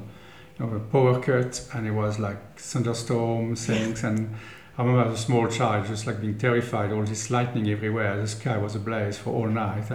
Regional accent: Bourgogne-Franche-Comté, France; English is a second language; No. So first I said I come from Burgundy.

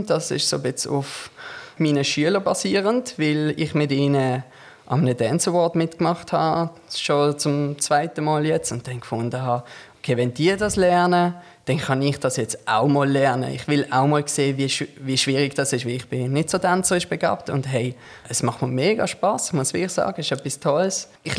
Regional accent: Muttenz, Basel-Landschaft, Switzerland; Ja, also ich wohne in Muttenz. Ich wohne schon seit immer in Muttenz. Ich bin in Muttenz aufgewachsen, an der Baselstrasse.

